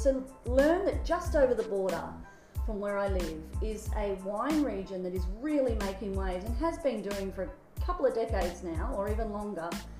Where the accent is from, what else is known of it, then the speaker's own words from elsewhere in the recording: Mornington Peninsula, Victoria, Australia; I grew up in Victoria, Mornington Peninsula.